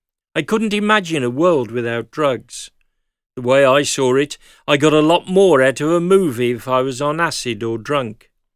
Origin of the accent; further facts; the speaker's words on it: Chile; I grew up in Chile, where underage buying of alcohol was relatively easy.